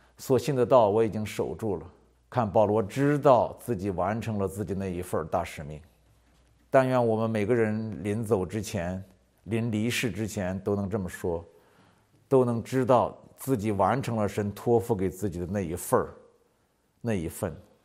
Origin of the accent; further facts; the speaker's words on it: China; 我们中国人